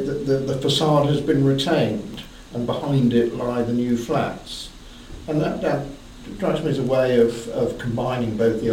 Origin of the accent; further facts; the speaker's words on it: Isle of Wight, South East England, United Kingdom; I was brought up on the Isle of Wight, which leaves one with all sorts of legacies, some of which are more helpful than others.